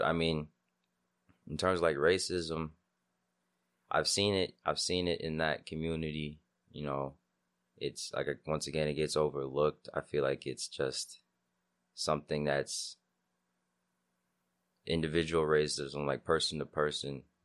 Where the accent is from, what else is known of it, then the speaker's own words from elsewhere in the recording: Naperville, Illinois, United States; especially being growing up in Naperville